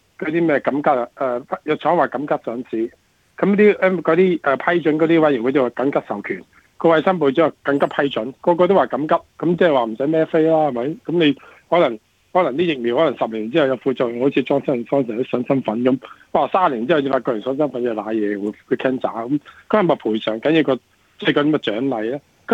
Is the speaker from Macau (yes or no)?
no; Australia; 即系我觉得我哋澳洲人咧系信澳洲嘅保险公司。